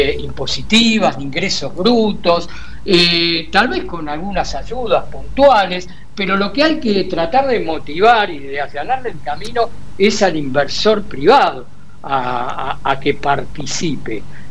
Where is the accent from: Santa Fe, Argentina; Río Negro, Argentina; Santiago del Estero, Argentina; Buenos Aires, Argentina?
Buenos Aires, Argentina; para los que somos porteños, los que habitamos Buenos Aires, los que vivimos el centro, los que incluso trabajamos el centro.